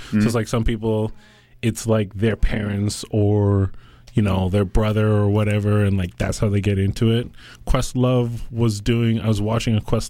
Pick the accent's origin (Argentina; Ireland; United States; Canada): Canada; Maybe I'm too Canadian